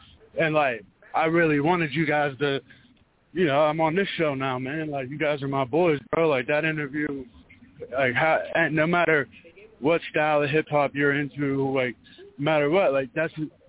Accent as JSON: {"language": "English", "town": "Pittsburgh", "region": "Pennsylvania", "country": "United States", "said": "you got to understand, I'm from Pittsburgh."}